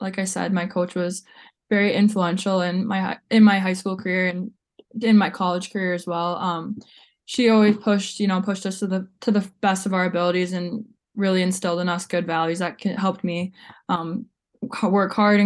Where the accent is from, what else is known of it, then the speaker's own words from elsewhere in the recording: Minnesota, United States; But yeah, growing up in Minnesota, I am so grateful I was born here and got to play hockey in the state of hockey.